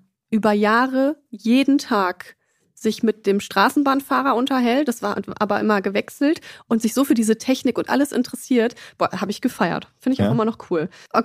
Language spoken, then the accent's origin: German; Düsseldorf, North Rhine-Westphalia, Germany; ich bin in Oberbilk aufgewachsen. Das ist halt schon mitten in Düsseldorf, der Stadtteil. Aber drumherum auch noch Park, Spielplatz.